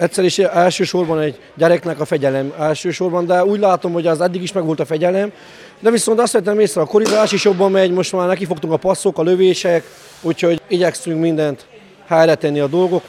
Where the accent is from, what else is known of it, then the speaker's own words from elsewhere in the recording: Joseni, Harghita, Romania; én Erdélyből jöttem, Gyergyó Szent Miklós mellő, Gyergyó Alfalú.